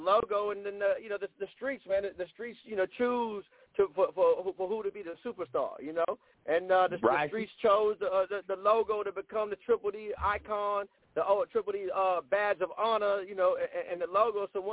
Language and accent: English; Dallas, Texas, United States; we're from Dallas, but nah, we don't say that, man.